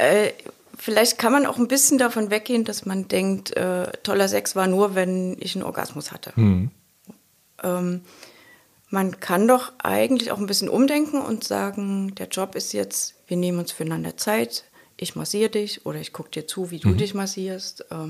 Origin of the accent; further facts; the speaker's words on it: Dresden, Saxony, Germany; Ich komme ja aus Dresden, da stolperst du ja nur so über Kunst.